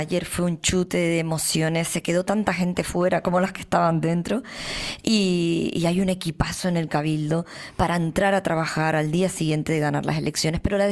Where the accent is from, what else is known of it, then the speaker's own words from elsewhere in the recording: Canary Islands, Spain; yo me siento profundamente canaria